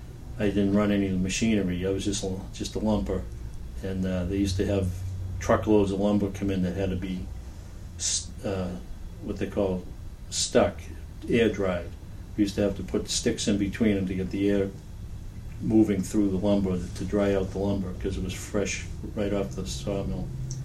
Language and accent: English; Boston, Massachusetts, United States; I was born in Boston, raised in Jamaica Plain until I was about 18, lived in a housing project in Jamaica Plain. And then my parents bought a house when I was 18, we moved to Dorchester.